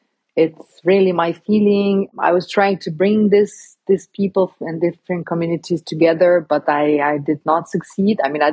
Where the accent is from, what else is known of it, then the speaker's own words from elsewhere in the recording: Romania; Because I come from Romania, mm-hmm. So in a lot of countries, including Romania, people think of politicians as corrupt.